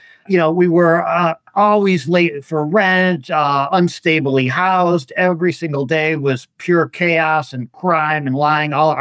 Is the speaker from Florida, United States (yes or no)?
yes; Florida, United States; I grew up in Florida, so I have a lot of friends calling me from Florida